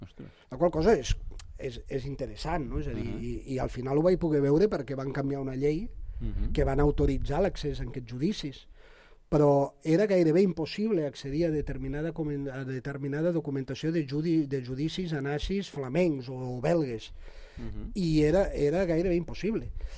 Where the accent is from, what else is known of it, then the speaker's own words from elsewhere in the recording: Falset, Catalonia, Spain; jo, al meu poble, Falset